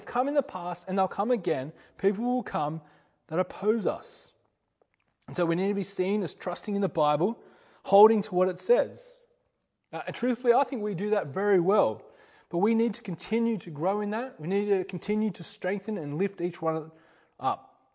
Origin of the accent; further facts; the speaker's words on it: Australia; I remember going to other countries and meeting people and them quite quickly working out that I'm Australian.